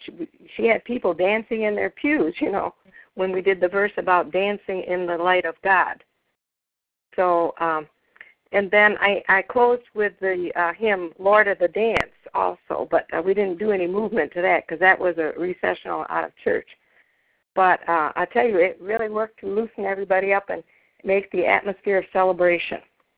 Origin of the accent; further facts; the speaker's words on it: Michigan, United States; from Michigan.